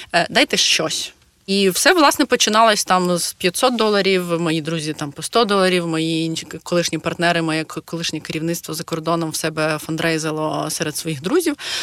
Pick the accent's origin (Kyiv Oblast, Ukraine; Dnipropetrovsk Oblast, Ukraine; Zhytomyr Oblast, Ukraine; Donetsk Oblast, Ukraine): Kyiv Oblast, Ukraine; Irpin; moved away as an adult; now in Poland; я виїхала з Ірпеня, тому що я з Ірпеня, в перший день, да, і 27-го числа я вже була в Польщі